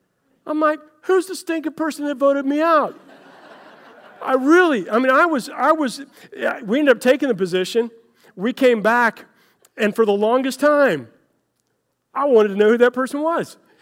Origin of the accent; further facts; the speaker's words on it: Florida, United States; my wife and I grew up in Florida, but I was in Texas in seminary.